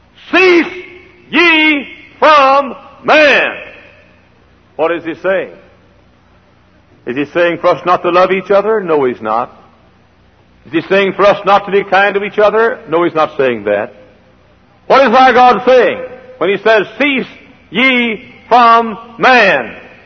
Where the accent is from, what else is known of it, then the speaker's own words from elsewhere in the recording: Dallas, Texas, United States; I preached this last week in Richardson, Texas, which is just a few miles north of Dallas, Texas, my hometown.